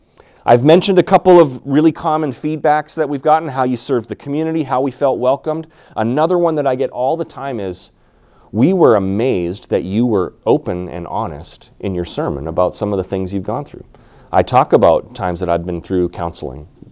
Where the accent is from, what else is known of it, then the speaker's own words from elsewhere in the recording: Canada; now in United States; Certainly recently in Minnesota. I'm originally from Canada.